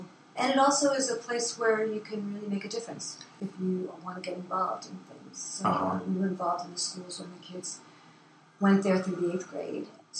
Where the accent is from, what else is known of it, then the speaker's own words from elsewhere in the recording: New York, United States; also born or lived in Portland / San Francisco / Oakland; now in Brisbane, United States; Well, I grew up in New York, near New York City, and then I lived in Portland, Oregon for a little while, and in 1973, I moved to the Bay Area.